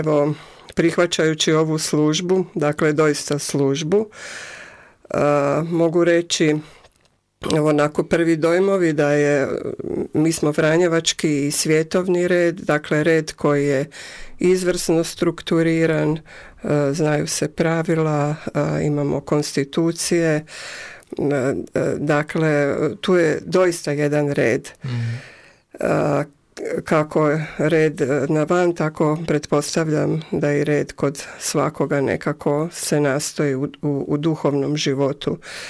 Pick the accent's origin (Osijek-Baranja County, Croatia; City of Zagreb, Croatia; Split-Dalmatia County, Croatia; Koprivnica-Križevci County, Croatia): Osijek-Baranja County, Croatia; Đakovo; ja dolazim iz Slavonije, u Đakovu sam išla u osnovnu i srednju školu, dakle to je biskupijski grad